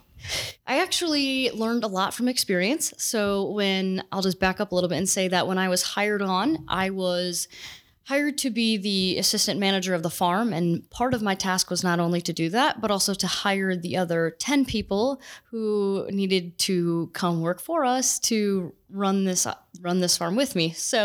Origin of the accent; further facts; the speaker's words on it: Iowa, United States; I'm from Northwest Iowa, work on my family farm there.